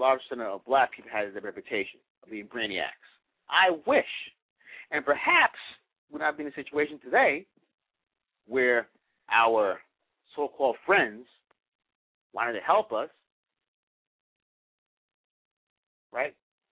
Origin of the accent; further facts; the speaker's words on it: New York City, New York, United States; I mean, granted, growing up in New York City, you know, we knew Chinese, you know, elementary school, junior high school.